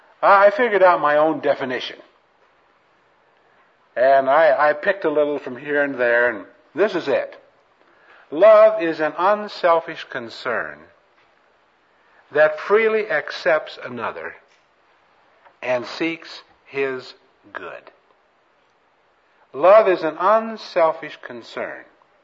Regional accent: United States; And he recognized us immediately as Americans.

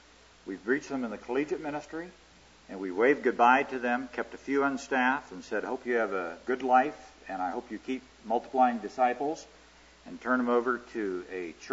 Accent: Garden City, Iowa, United States; it's not like where I grew up in Garden City, Iowa, that everybody knew what you did every day.

